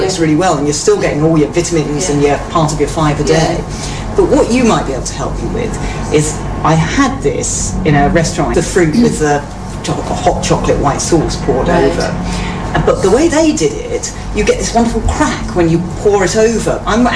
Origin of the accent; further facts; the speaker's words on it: East of England, United Kingdom; I grew up in Suffolk.